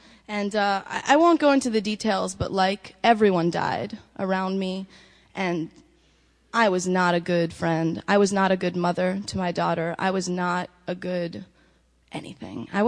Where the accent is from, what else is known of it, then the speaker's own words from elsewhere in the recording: New York, United States; I'm a New Yorker, so like I wore like a turban